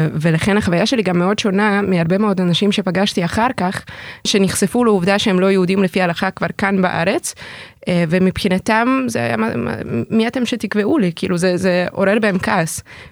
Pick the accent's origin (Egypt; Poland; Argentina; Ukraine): Ukraine; now in Israel; אני גדלתי באוקראינה, אני התחנכתי שם במוסדות חינוך יהודיים